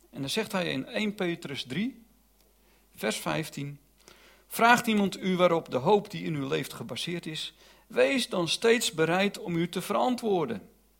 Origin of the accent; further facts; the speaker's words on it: North Holland, Netherlands; now in Lelystad, Netherlands; ik kom uit de Zaanstreek